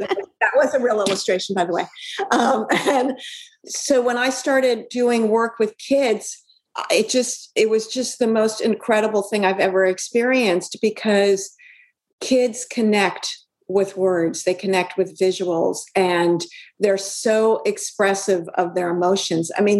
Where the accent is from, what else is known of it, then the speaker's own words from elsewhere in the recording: Brooklyn, New York, United States; so I grew up in Brooklyn, and down in Dumbo, there was a city garbage dump.